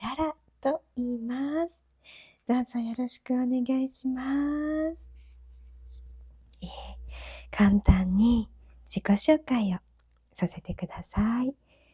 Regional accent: Tokyo, Japan; 東北の方ですかとかよく聞かれたりしてましたが、実は東京生まれ東京育ちになります。

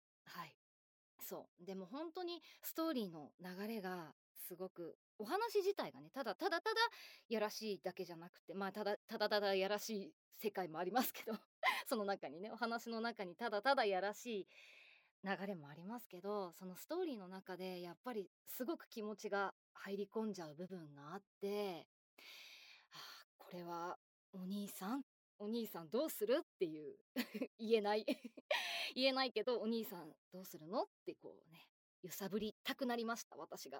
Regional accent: Soka, Saitama, Japan; 出身地は埼玉県草加市です。おせんべいが美味しいところですね。

